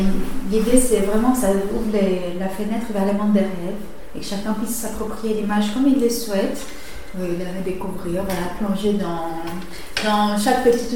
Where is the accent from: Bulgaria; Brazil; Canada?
Brazil; now in France; Mais à la base, je suis brésilienne.